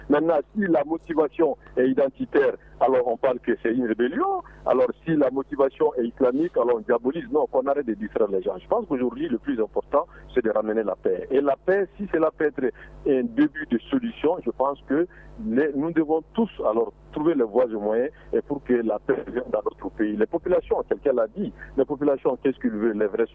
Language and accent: French; Mali; Ce qui est important pour moi, nous sommes des Maliens.